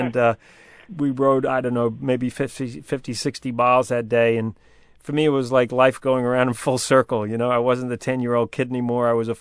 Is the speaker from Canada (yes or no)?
no; Canterbury, New Zealand; my hometown in Canterbury, New Zealand.